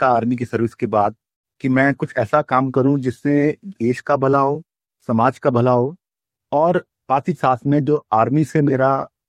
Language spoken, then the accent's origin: Hindi; Delhi, India; born there; मैं दिल्ली में जन्मा हूँ, पैदा हुआ हूँ और एक साधारण परिवार से था।